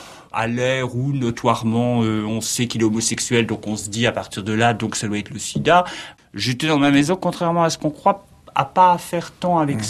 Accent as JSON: {"language": "French", "town": "Héricourt", "region": "Bourgogne-Franche-Comté", "country": "France", "tie": "born or raised there", "said": "Je suis né à Héricourt, en Haute-Saône. Voilà, je suis région rurale, c'est le moins qu'on puisse dire. Moi, je viens d'une ville de 10 000 habitants."}